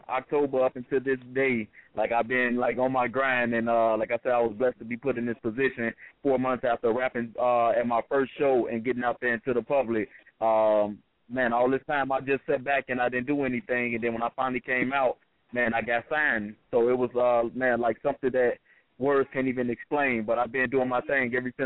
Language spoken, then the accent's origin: English; Chicago, Illinois, United States; now in Freeport, United States; I'm representing for the whole Midwest, born and raised in Chicago, but now living out here in Freeport in one of these suburban towns